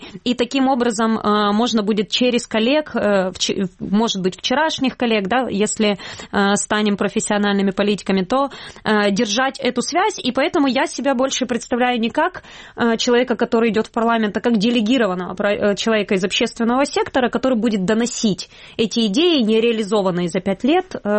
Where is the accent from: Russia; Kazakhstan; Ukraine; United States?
Ukraine; Crimea; я, как человек из Крыма родом